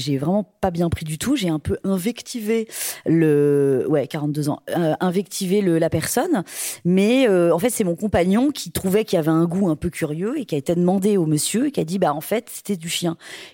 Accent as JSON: {"language": "French", "region": "Brittany", "country": "France", "said": "Moi, j'aime la viande, je suis bretonne."}